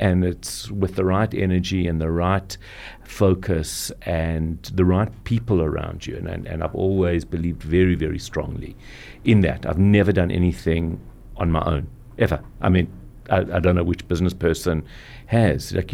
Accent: Johannesburg, Gauteng, South Africa; So I grew up in Johannesburg three siblings, four of us. Grew up in Johannesburg, always observant, religious, which is quite unusual back then, but wasn't really so trendy. Went to Yeshiva College, then went on to Wits, where I studied.

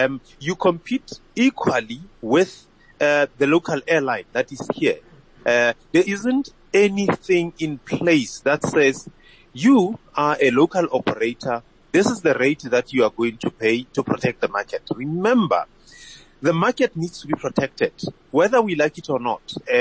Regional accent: South Africa; When you look at, you know, how we as South African have been getting the airlines

